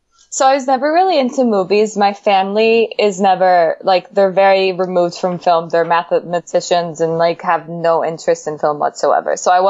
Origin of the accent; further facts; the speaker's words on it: South Carolina, United States; So I grew up in South Carolina, which is a little bit, at the time in the 90s, it was a little bit racist.